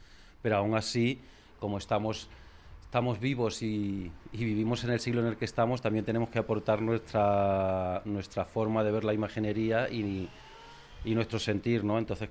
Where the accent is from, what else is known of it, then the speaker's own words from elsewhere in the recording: Jaén, Andalusia, Spain; Sí, bueno, sí, sí, soy de Jaén